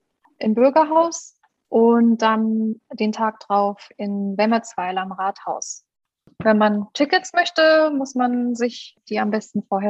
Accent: Saarland, Germany

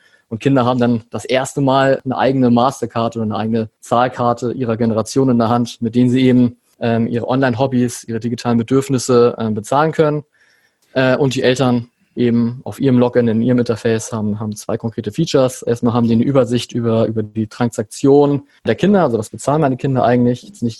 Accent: Hamburg, Germany; 31 Jahre alt, lebe in Hamburg, bin auch Hamburger

